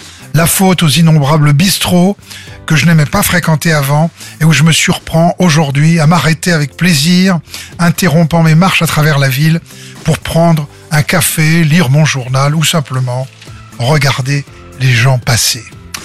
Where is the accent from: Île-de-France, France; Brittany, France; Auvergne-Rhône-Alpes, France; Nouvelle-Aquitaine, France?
Île-de-France, France; Paris; La chanson est de 1947, année où je suis né à Paris, dans le 19e arrondissement, au but de Chaumont. Et que je le veuille ou non, Paris, bah, c'est chez moi.